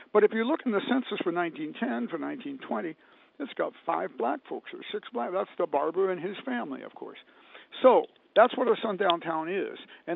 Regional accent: Decatur, Illinois, United States; born or raised there

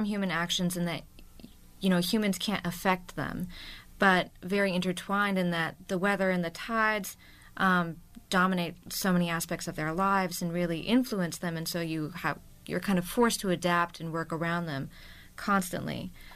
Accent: Maine, United States; Well, so I will say I grew up outside of Bangor, and I did work on the windjammers out of Rockland and Camden in that area.

